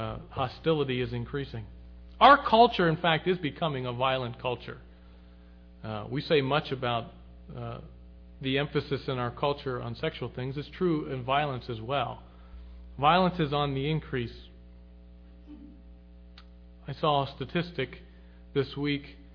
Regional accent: Lititz, Pennsylvania, United States; and I know the case in Lititz, Pennsylvania, which is where I'm from

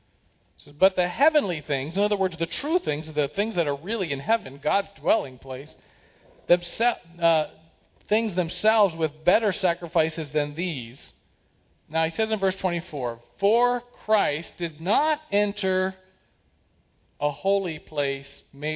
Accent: Ephrata, Pennsylvania, United States; I was born and raised in Ephrata, Pennsylvania.

